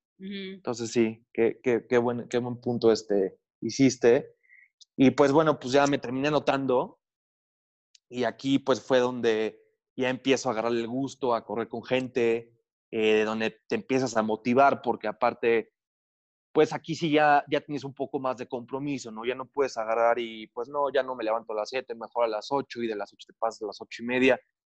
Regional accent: Mexico; soy mexicano, ¿no? Que como que nos encanta el tema de las reuniones

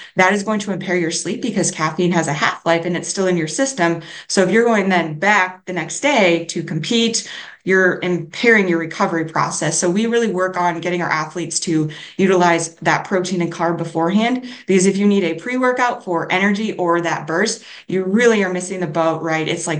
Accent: Minnesota, United States; though I'm from Minnesota. The only Stanley cup is the one that you compete for on the ice.

